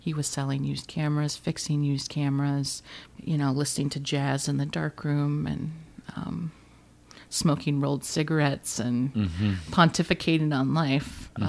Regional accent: Alaska, United States; And, you know, I'm from Alaska, which is a really tough place.

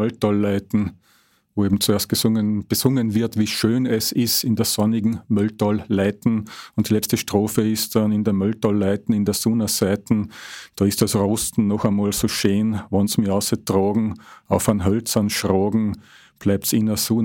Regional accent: Carinthia, Austria; born there; ich bin ja gebürtiger Kärntner

